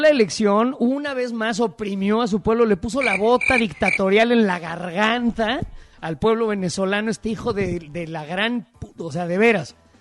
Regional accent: Mexico; now in United States; Correcto, llevo veintitantos años viviendo en Estados Unidos, pero no, o sea, culturalmente soy mucho más mexicano que ninguna otra cosa.

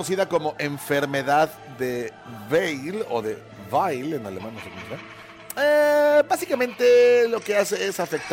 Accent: Colombia; Hoy como colombiano no respondo

